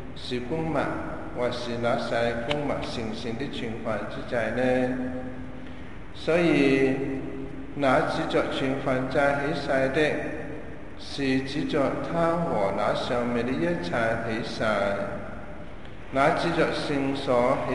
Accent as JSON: {"language": "Cantonese", "country": "China", "said": "咁我哋中国人咧，平时都话指天发晒"}